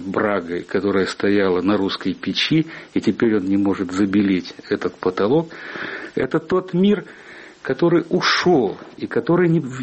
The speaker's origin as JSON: {"language": "Russian", "region": "Urals", "country": "Russia", "tie": "born there", "said": "Я родился на Урале в маленьком рабочем поселке, который возник еще в 30-е годы XVIII века, но уж так складывалась его судьба, что он всегда развивался в годы войны."}